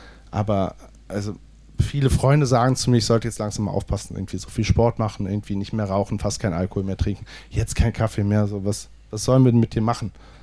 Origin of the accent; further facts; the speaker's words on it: Cologne, North Rhine-Westphalia, Germany; ich bin eine Kölsche Jung, ich komme aus Köln